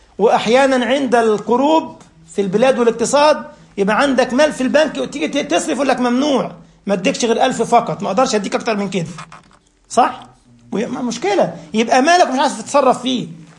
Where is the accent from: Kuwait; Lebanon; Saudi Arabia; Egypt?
Egypt; زي أذكر أحد التجار عندنا في مصر في العطلة الماضية